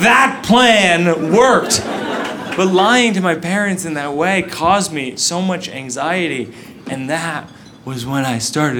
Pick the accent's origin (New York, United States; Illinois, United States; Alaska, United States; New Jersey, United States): New Jersey, United States; I'm from Jersey.